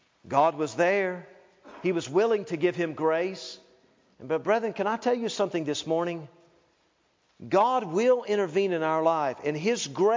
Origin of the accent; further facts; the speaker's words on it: Knoxville, Tennessee, United States; I grew up in Knoxville, Tennessee. I went to a good church.